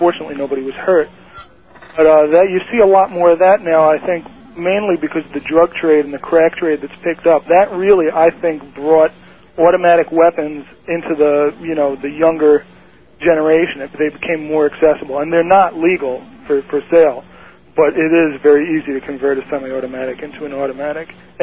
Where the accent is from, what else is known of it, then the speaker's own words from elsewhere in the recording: Stony Brook, New York, United States; I'm originally from Stony Brook growing up.